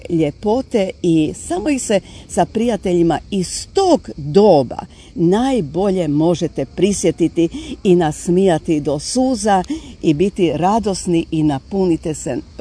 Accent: Zagreb, City of Zagreb, Croatia; Evo, ja sam rođena u Zagrebu, živjela sam najprije u centru, potom preselila na periferiju u Dubravu, koja je sada, eto, postaje gotovo i centar.

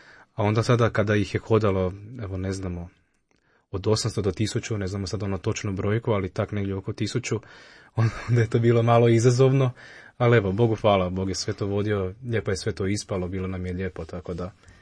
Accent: Zagreb, City of Zagreb, Croatia; Evo, rodom sam iz Zagreba, iz Kustošije, župe Svetog Nikole Tavelića, tu sam odrastao, tu sam evo sve primio sakramente

